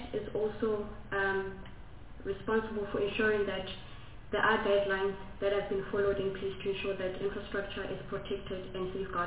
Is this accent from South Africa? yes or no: yes; North West, South Africa; Northwest.